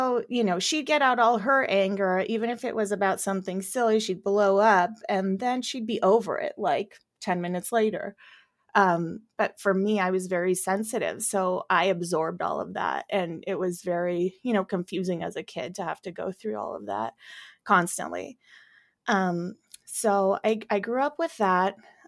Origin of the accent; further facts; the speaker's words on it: Burbank, California, United States; now in Los Angeles, United States; I live in Los Angeles with my husband. I grew up here in Burbank, and I was raised by a single mom.